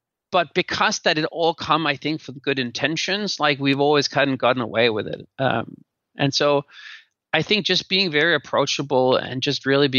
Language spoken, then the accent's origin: English; Denmark; And now I'm from Denmark, which is like a very equal society.